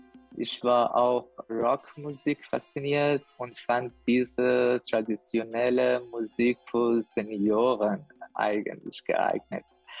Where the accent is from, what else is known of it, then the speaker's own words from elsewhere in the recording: Iran; German is a second language; moved away as an adult; now in Germany; 41 Jahre alt. Ich komme aus dem Iran.